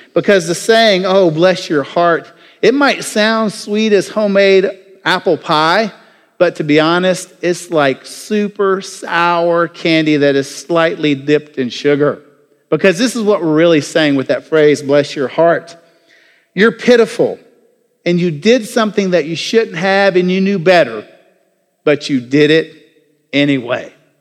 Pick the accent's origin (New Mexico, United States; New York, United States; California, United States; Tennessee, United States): Tennessee, United States; Jackson; moved away as an adult; Well, I grew up in Jackson, Tennessee. I was kind of a southern boy. My parents were from Ohio, so in many ways, I kind of felt like I was on the outside looking in, but I learned a lot of the southernisms that was going on.